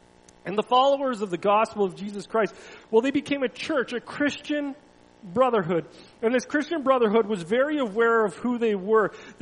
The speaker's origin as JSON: {"language": "English", "country": "Canada", "said": "We're Canadian and we have small differences in our culture."}